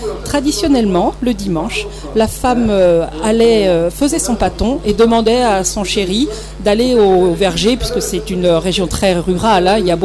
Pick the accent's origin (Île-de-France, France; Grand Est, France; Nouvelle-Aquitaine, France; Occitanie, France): Nouvelle-Aquitaine, France; Itsassou; Donc moi je viens du Pays Basque d'Itsassou, le village de la cerise noire.